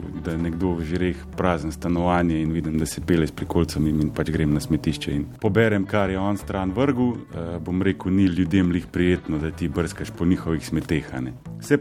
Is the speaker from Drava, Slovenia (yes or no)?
no; Žiri, Upper Carniola, Slovenia; prihajam iz Žirov